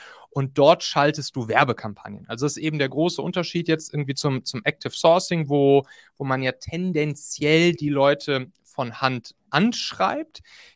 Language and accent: German; Hamburg, Germany; also born or lived in Rhineland; bin ursprünglich Rheinländer, groß und erwachsen geworden, wenn man das so nennen kann, bin ich dann in Hamburg. Und jetzt gerade lebe ich, ja, sozusagen local-mäßig etwas gemixt zwischen Wien, zwischen Lettland, zwischen Hamburg.